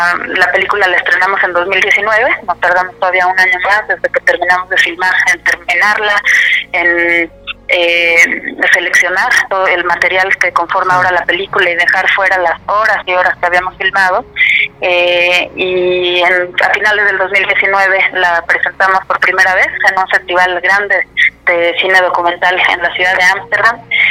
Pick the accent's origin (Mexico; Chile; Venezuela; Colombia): Mexico; me encontraba yo viviendo fuera de México. Tuve la oportunidad de ir a estudiar